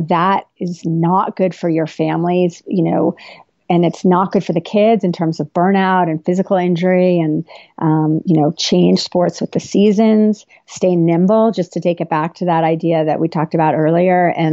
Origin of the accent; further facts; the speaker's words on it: New Jersey, United States; I grew up in New Jersey in the 80s, and I played three different sports